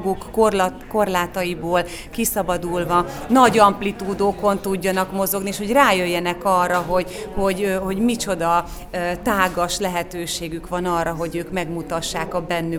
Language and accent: Hungarian; Kazincbarcika, Borsod-Abaúj-Zemplén, Hungary; hiszen kazincbarcikai lány vagyok, úgyhogy nekem Miskolc az otthonom, mondhatom